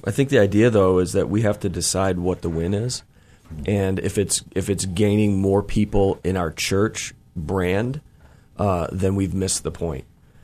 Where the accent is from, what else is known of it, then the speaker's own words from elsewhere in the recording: United States; because I'm an American and I pastor in America